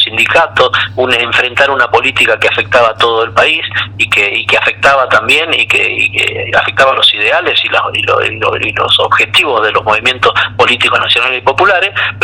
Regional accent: Tucumán, Argentina; yo siendo un hombre de provincia, siendo tucumano, sé lo que suele pasar en estos casos

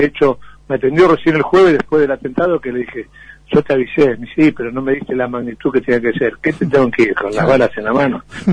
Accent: Lanús, Buenos Aires Province, Argentina; yo vivo en Lanús, me crié en Lanús, mi hijo cuando vino a Santiago del Estero vino a vivir a Lanús, me eduqué en Lanús, me enamoré en Lanús, me casé en Lanús, mi mamá todavía vive en Lanús, y bueno, sigo viviendo en Lanús.

